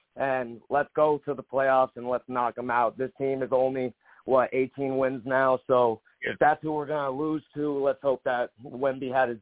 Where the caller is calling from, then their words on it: Orange County, New York, United States; Hey, this is … calling in from Orange County, New York.